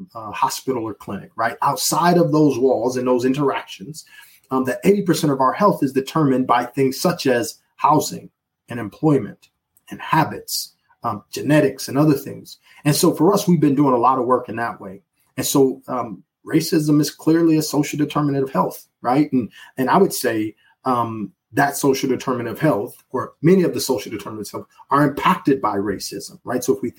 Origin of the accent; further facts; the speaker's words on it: Milwaukee, Wisconsin, United States; so my hometown is Milwaukee, Wisconsin.